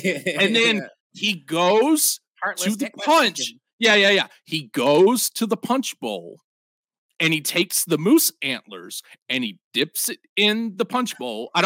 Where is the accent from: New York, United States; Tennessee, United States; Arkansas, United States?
Arkansas, United States; I always tell people I'm from Arkansas, and they're like, "Oh, that makes sense."